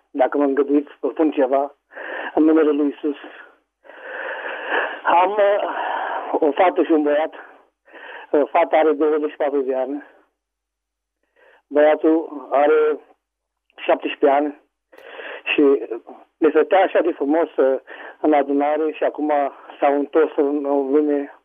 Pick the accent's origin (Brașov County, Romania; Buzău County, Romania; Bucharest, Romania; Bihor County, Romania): Buzău County, Romania; Buzău; Sunt din Buzău